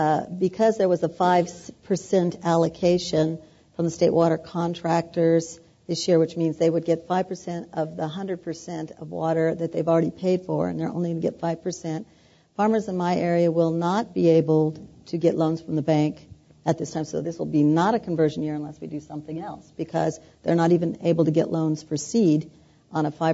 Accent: California, United States; Now, remembering that I come from the Central Valley

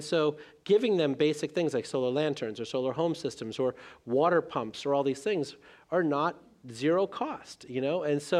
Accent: India; born there; whether you're trying to provide drinking water to the village that I was born in India

